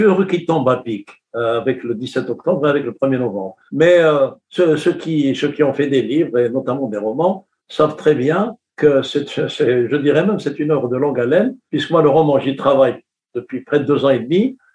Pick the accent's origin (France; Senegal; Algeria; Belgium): Algeria; Kabylie; parce que moi, je suis de la Kabylie, donc j'ai une sensibilité géographique, une sensibilité climatique, une sensibilité topographique.